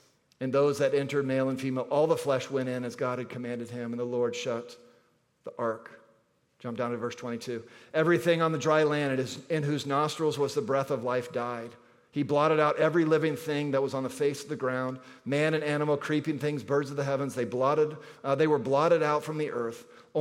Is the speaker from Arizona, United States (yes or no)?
yes; Phoenix, Arizona, United States; I grew up in Phoenix, Arizona, and when we wanted to go on vacation, we would drive across the desert to San Diego or to Los Angeles.